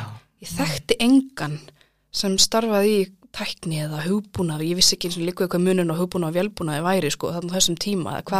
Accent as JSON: {"language": "Icelandic", "region": "Capital Region", "country": "Iceland", "tie": "born or raised there", "said": "Ég er fædd árið 1986 og ég uppalinn í Grái. Mamma og pappi byggðu hús þar, svona 91-2, flutti ég þangað og fór gekk í Hamraskóla."}